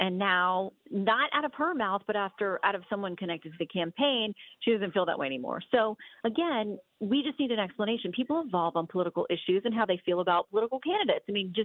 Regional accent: Florida, United States; I mean, I'm very familiar with this growing up in Florida.

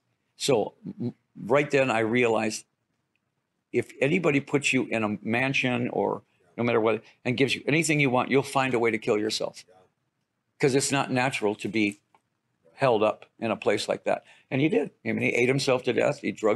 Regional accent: Detroit, Michigan, United States; because I'm from Detroit.

